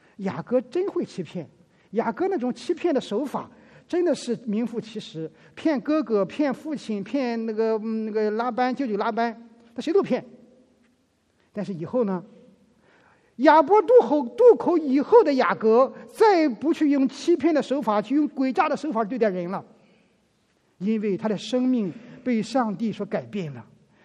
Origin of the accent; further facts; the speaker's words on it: China; 你像我们中国人常常用把我们自己那些自以为的小聪明而自很骄傲